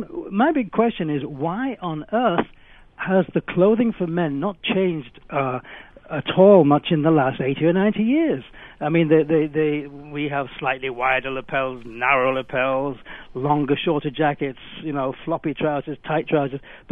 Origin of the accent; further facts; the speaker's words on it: United Kingdom; now in United States; I come from the UK, although I've been here for nearly 40 years and I'm an American now.